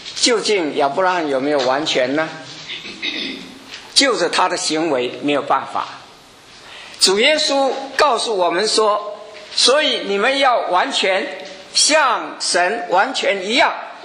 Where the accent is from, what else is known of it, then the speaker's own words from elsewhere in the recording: China; 我们中国人